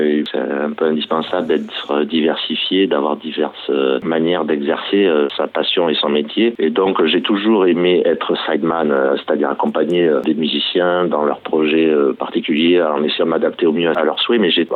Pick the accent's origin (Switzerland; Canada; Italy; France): France; La Teste-de-Buch, Nouvelle-Aquitaine; mes parents m'ont inscrit à l'école de musique dans la ville où j'ai grandi, à la Teste de Buch, donc sur le bassin Arcachon. Quand j'avais 6 ans.